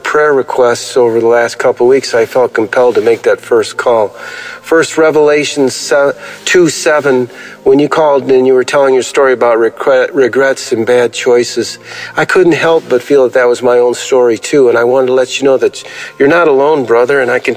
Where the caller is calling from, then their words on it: Michigan, United States; I'm calling from Michigan.